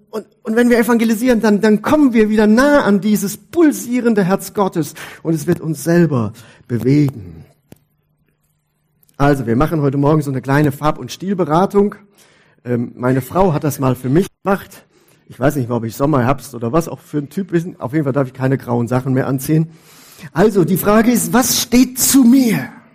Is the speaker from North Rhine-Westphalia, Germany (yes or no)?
yes; North Rhine-Westphalia, Germany; Wo ich herkomme im Siegerland, da war das ein bisschen so.